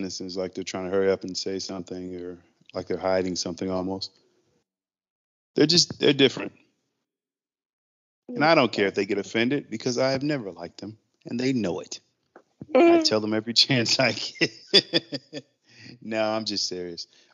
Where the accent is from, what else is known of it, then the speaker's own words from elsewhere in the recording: Atlanta, Georgia, United States; born there; no one believes that I was born in Atlanta. But I was, because it's tattooed on my arm.